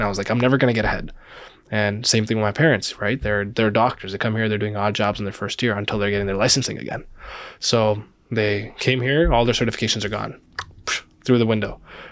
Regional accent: Amritsar, Punjab, India; now in Canada; I came to Canada as an immigrant, a proud immigrant, Punjabi, mm-hmm. born and raised in Amritsar.

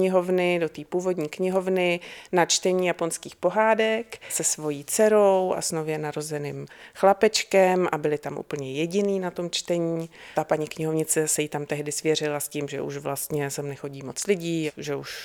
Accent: Prague, Czechia; now in Statenice, Czechia; Já jsem původně z Prahy 6 a s manželem jsme se přestěhovali do Statenic, protože to je blízko.

